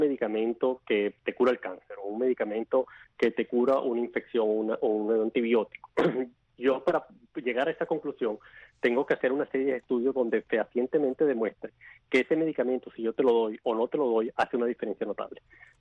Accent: Venezuela; En mi país, que es Venezuela, se está utilizando como parte del protocolo.

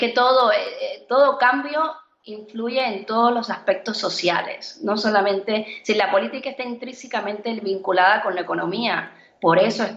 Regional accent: Cuba; lanzándome como directora cubana

